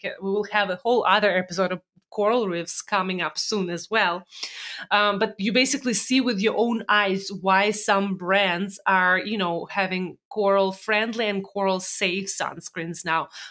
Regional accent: Russia; A funny hack from my, growing up in Russia days.

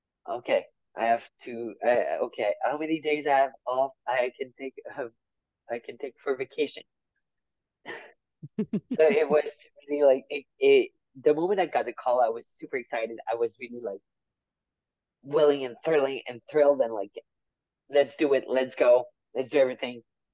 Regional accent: Canada; oh, I need to be careful because I'm Canadian.

